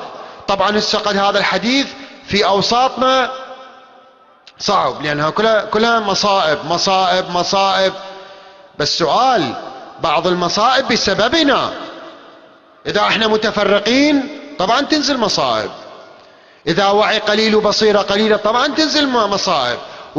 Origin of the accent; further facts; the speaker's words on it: Iraq; واحنا عراقيين واحنا كواظمة واحنا كربلائية واحنا بصار